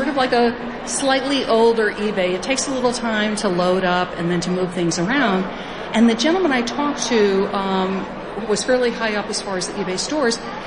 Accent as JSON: {"language": "English", "town": "New York City", "region": "New York", "country": "United States", "said": "I'm a seller from New York City."}